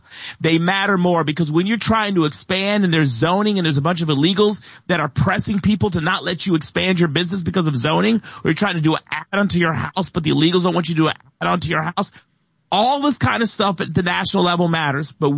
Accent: Michigan, United States; For example, Michiganders, my home state, and get them elected too.

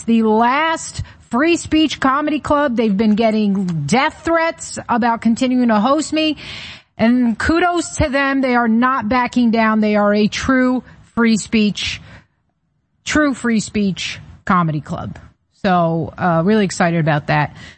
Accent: New York, United States; You guys, I'm originally from New York, so this hits close to home. I've watched New York deteriorate.

